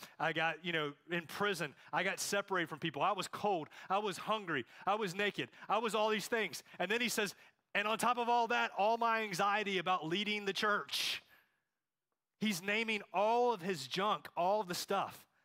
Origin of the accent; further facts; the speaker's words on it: Charlotte, North Carolina, United States; I grew up here in Charlotte